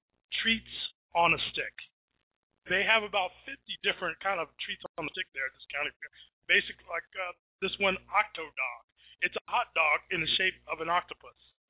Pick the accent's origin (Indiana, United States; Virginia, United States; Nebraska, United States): Virginia, United States; And I'm going to mention Virginia since I am from Virginia.